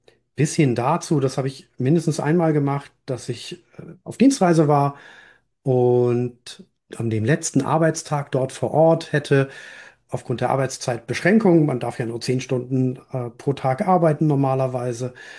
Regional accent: Cuxhaven, Lower Saxony, Germany; also born or lived in Hamburg; now in Schleswig-Holstein, Germany; Wie man hört, komme ich aus dem Norden, bin an der Küste aufgewachsen, am Tor zur Welt in Cuxhaven groß geworden. Bin 55 Jahre und schon ein paar Jahre lebend in Hamburg, jetzt wieder in Schleswig-Holstein

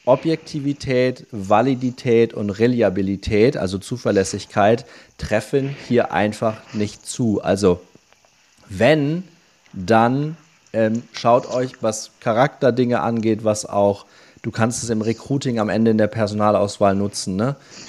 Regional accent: Lower Saxony, Germany; von der Hochschule Osnabrück, also so Ecke meiner Heimat, ne? Also unweit von Kloppenburg.

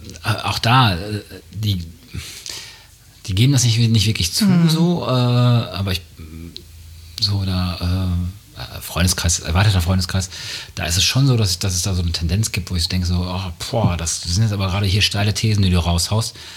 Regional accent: Münster, North Rhine-Westphalia, Germany; ich bin in Münster groß geworden, da sagt man noch quasi, dass man so einen westfälischen Kopf hat

